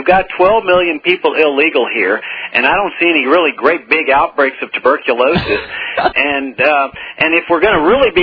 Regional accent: Laredo, Texas, United States; I mean, I grew up on the Mexican border in Laredo, Texas.

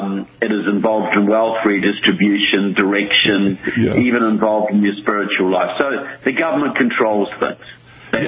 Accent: New Zealand; now in United States; I'm from New Zealand, but my specialty, I live here in the States.

